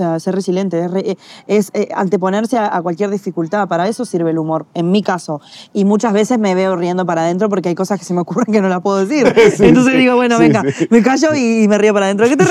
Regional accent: Montevideo, Uruguay; now in Spain; Y yo le digo, sí, de Montevideo, el que sabe que Montevideo es de Uruguay. Bueno, ahora me dicen, ¿sos argentina? Y le digo, no soy española, porque bueno, ahora ya soy española.

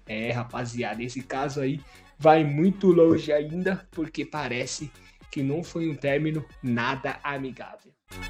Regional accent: Guarulhos, São Paulo, Brazil; Mentira, eu sou de Guarulhos.

